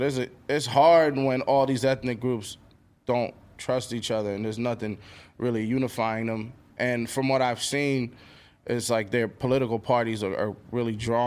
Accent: New York, United States; I think it was like growing up in New York, that's what we did.

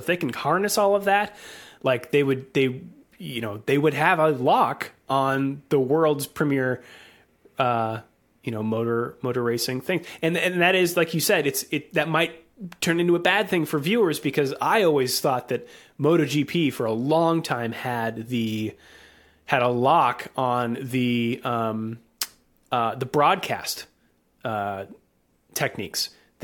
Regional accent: United States; It's a sort of a European centric curiosity to me as an American, which is fun.

